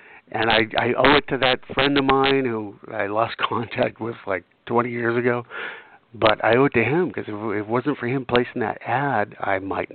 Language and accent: English; California, United States; You know, I grew up in Orange County, and when I finally made the move to L.A., we rehearsed at Willie's place.